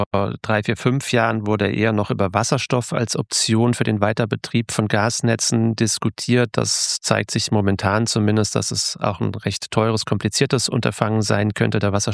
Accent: Rhineland-Palatinate, Germany; Trier ist ja klar, ist ja mein Heimatbundesland

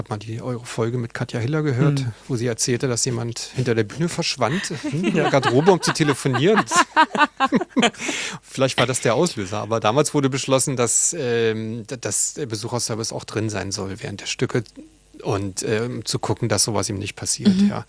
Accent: Berlin, Germany; ich bin auch in Moabit geboren und groß geworden

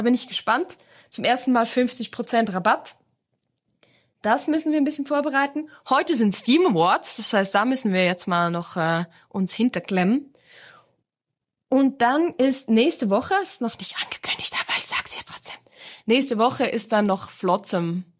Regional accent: Switzerland; Also vor allem auch so als Schweizer Repräsentant immer gut

